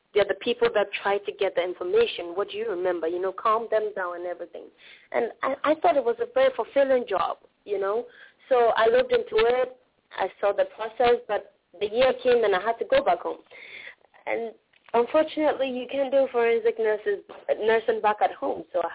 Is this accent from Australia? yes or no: no; Ghana; And I come from Ghana. Ghana is an English-speaking country.